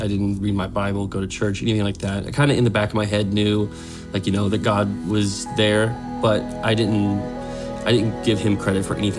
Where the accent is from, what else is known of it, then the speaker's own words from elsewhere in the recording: the South, United States; I grew up in the South, so we went to church every Wednesday, every Sunday morning, Sunday night.